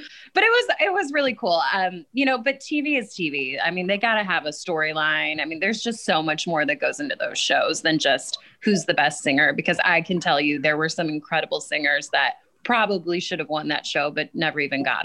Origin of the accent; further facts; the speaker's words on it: Springfield, Illinois, United States; born and raised in Springfield, Illinois, there weren't a lot of places to sing. So I did show choir and I did theater.